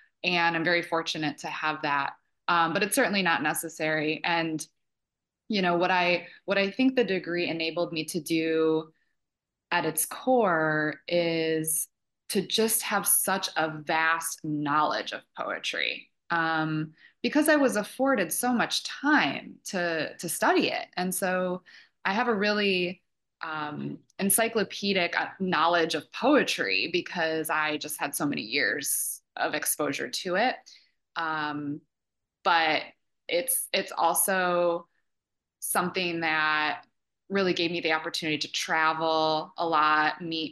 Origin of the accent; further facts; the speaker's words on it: Midwest, United States; I had never lived in the South when I moved down there, so it was a great experience for me as a Midwesterner to live in a different region of the country